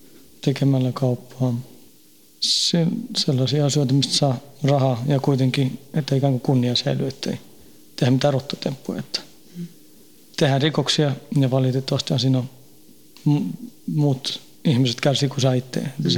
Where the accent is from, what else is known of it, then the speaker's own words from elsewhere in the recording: Haninge, Stockholm County, Sweden; now in Finland; Tukholman lähiössä, Jordbrossa, Haningessa. Se on parikymmentä kilometriä Tukholmasta etelä.